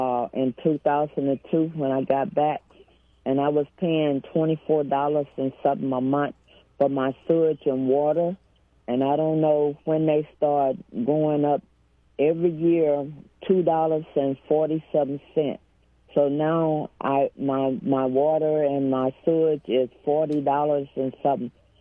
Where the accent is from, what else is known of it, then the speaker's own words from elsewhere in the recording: Pineville, United States; I was born and raised in Pineville. And I had went to California in 2000, and I moved back home in 2002.